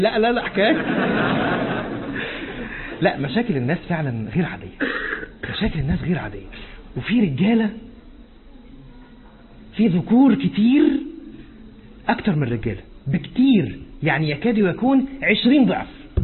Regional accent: Egypt

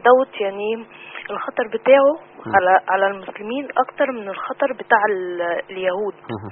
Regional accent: Egypt

